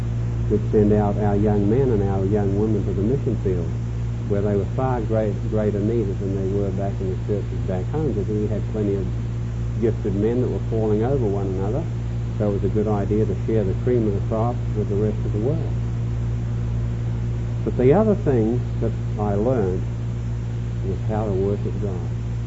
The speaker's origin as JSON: {"language": "English", "country": "New Zealand", "moved": "yes", "lives_now": "United States", "said": "I was blessed when I became a Southern Baptist in 1960, having left my home country, which was 6,500 miles southwest of Los Angeles, away down under in New Zealand"}